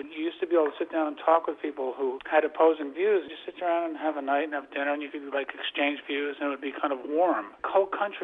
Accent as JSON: {"language": "English", "region": "New York", "country": "United States", "said": "even though I'm from Rockland County, my earliest recordings were all done in Nashville."}